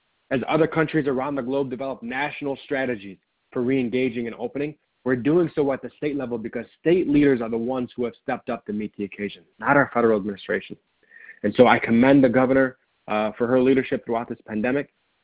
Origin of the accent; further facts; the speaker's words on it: Dearborn, Michigan, United States; the residents of my hometown, the city of Dearborn.